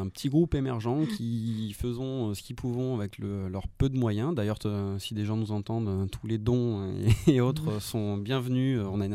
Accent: Romans-sur-Isère, Auvergne-Rhône-Alpes, France; nous venons de Romans, enfin on vient de la Drôme, la plupart du groupe habite à Romans et alentour.

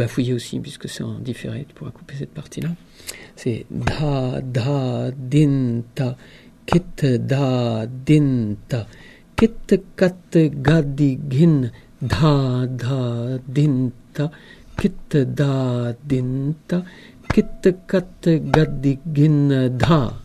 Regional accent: France; Moi, je suis français, je suis pas né en Inde, culture française

